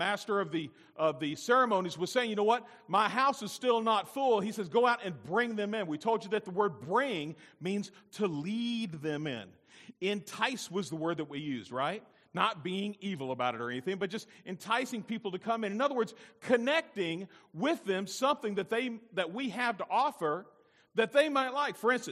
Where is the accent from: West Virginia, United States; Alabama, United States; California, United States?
Alabama, United States; Honey, hush. I'm from Alabama, you know.